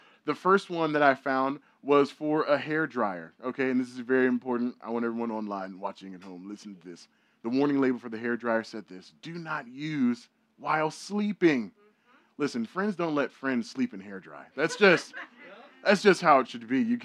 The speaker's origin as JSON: {"language": "English", "region": "Virginia", "country": "United States", "said": "I am from Northern Virginia, so I'm like 20 minutes south of D.C. And so growing up there was, you know, a lot of fun. That's where most of my family is."}